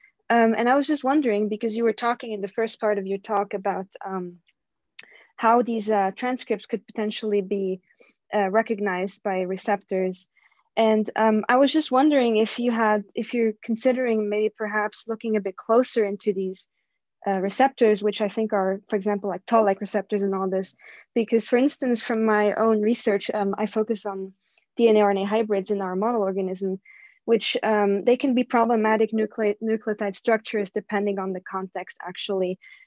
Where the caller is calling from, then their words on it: Switzerland; English is a second language; I'm actually tuning in from overseas. I'm actually from Switzerland.